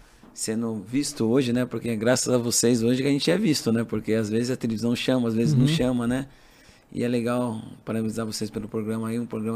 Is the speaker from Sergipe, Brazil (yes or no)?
no; Capivari, São Paulo, Brazil; born there; Sou de Capivari.